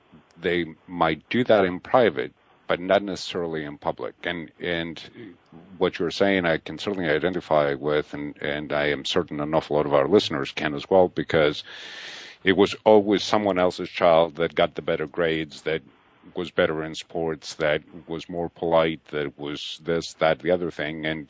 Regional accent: Greece; I grew 5,000 miles away from America, but growing up in Greece

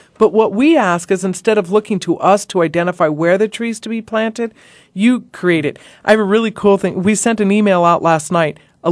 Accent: South Dakota, United States; I come from the Dakotas, the Great Mountains, the Black Hills of South Dakota.

